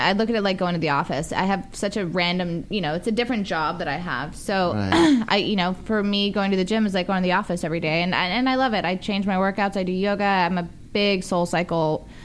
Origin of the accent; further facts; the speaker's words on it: Las Vegas, Nevada, United States; I'm from Vegas. There's like not really a big art culture there.